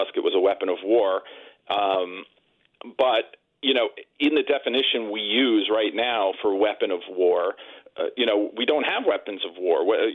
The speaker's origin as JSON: {"language": "English", "region": "New York", "country": "United States", "tie": "born or raised there", "said": "Yeah, I grew up in New York, so when I first met people in the world who had guns, I thought it was very weird."}